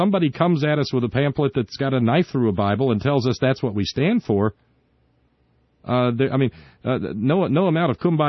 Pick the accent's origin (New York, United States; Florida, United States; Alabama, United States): Alabama, United States; Forgive me, but I was born and raised in Alabama, and that's just amazing for me to hear.